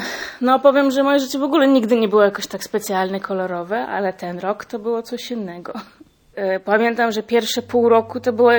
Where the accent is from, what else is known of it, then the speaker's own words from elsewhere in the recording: Ukraine; Polish is a second language; Naprawdę było widać tą pomoc i było widać, no, że nie jesteśmy, czyli Ukraińcy sami.